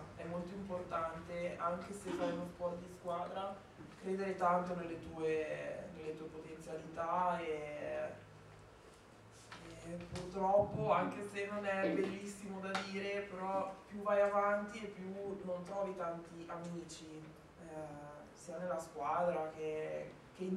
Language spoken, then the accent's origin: Italian; Milan, Lombardy, Italy; io sono di Milano